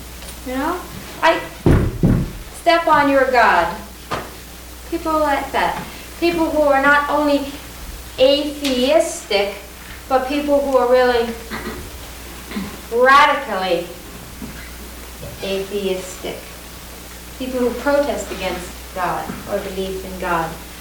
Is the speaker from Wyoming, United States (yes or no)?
no; Lancaster, Pennsylvania, United States; I'm from Lancaster, Pennsylvania. I'm a pastor developer there of a deaf Lutheran church.